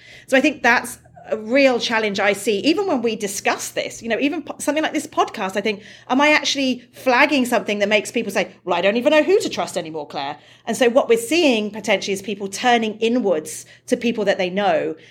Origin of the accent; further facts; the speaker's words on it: United Kingdom; I'm British